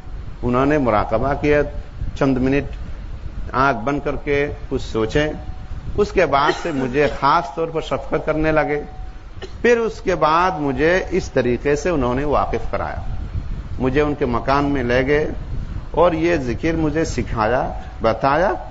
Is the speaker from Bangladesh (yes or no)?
yes; Cox's Bazar, Chittagong Division, Bangladesh; مہسکالی کے عام رہنے والے ہیں, بہت دور جو خلیج بنگال کے سرے میں ہیں, بنگلہ دیش کے بالکل جنوب سائڈ میں, وہاں ہمارا وطن ہے.